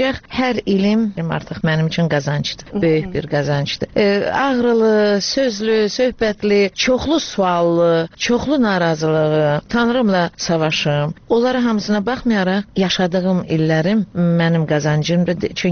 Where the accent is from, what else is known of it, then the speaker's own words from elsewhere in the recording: Baku, Azerbaijan; born there; mən birinci nəsiləm ki, ana tərəf, ana vətənim Şuşa, ata vətənim Qəbələ olduğu halda birinci ziyalılardanam ki, Bakıda doğulmuşam. Nəslimdə